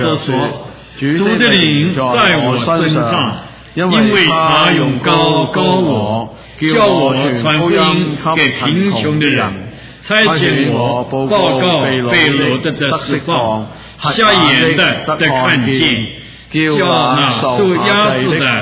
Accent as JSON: {"language": "Chinese", "country": "China", "said": "我们中国人也常常缅怀以往这些美好的时代啊"}